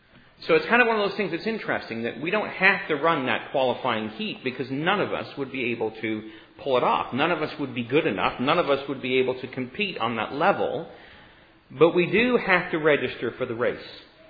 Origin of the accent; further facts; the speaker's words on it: British Columbia, Canada; we used to have a Chinese laundry down the road from us where I grew up in British Columbia.